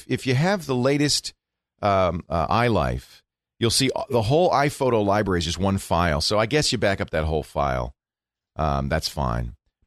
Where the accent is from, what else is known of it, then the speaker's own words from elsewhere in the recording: California, United States; as a Californian myself, if it goes down below 60, it's like, oh, turn the heat on.